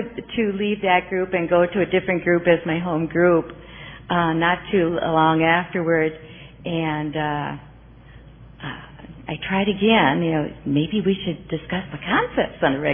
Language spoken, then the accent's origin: English; Minneapolis, Minnesota, United States; I'm a very grateful member of the Worldwide Fellowship of Al-Anon and Alateen, and I'm from Minneapolis, Minnesota.